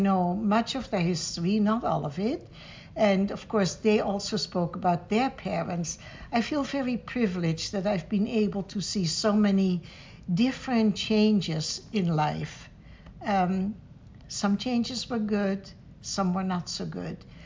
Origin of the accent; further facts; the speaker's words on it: Scheveningen, South Holland, Netherlands; moved away as an adult; now in Canada; I was born … in Scheveningen, the Netherlands. Our home was very close to the beach, to the ocean. And in fact, our homes were built in the sand dunes. After I was married, at the age of 22, my new husband and I moved to Canada.